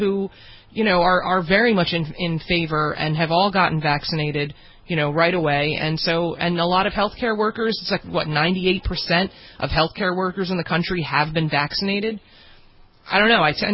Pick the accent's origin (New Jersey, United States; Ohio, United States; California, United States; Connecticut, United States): New Jersey, United States; I'm from New Jersey. It's a big pharma state.